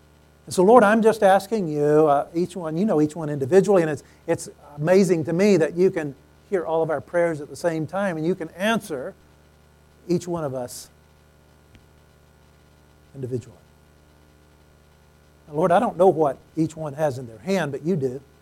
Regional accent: Mississippi, United States; I grew up in Mississippi, and the last thing your parents ever tell you before you leave the house is, watch out for snakes.

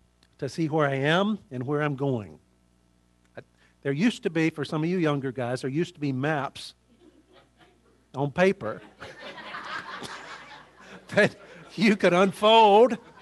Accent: Mississippi, United States; moved away; when I was growing up in Mississippi, I didn't realize that salmon would go up the stream and go to their birthplace and lay their eggs. I didn't realize that till I moved here in the Northwest.

